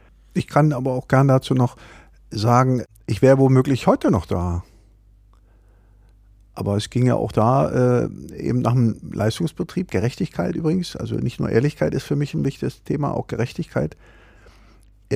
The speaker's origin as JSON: {"language": "German", "region": "Berlin", "country": "Germany", "tie": "born or raised there", "said": "Aufgewachsen im Märkischen Viertel, also heute sagt man dazu sozialer Brennpunkt."}